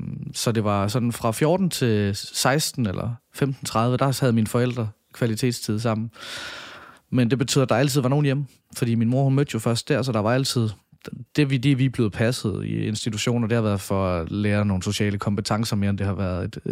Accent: Odense, Region of Southern Denmark, Denmark; born there; Jeg bliver født i 87 på Ny Kongevej inde i Odense C. Hvad hedder det kvarter? Det hedder Ålykke kvarteret.

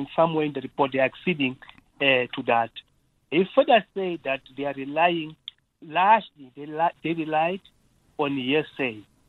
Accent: South Africa; I ought to be worried as a South African

